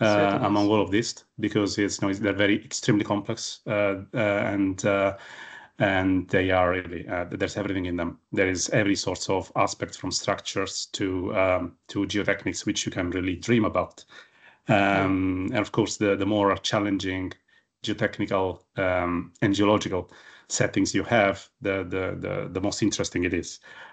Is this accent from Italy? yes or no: yes; Italy; English is a second language; now in United Kingdom; I was born and raised in Italy, and I used to hike in Italian mountains, and especially the Alps. But also here in the UK